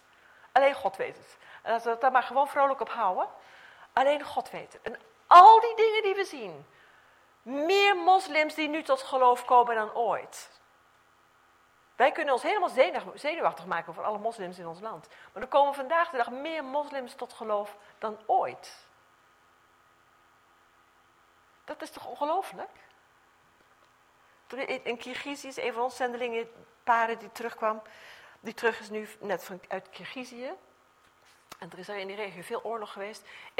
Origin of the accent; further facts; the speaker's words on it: Netherlands; want dat weten wij als Nederlanders.